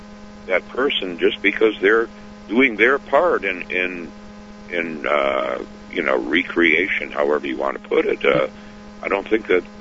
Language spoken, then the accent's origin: English; Groton, United States; But I'm from Groton.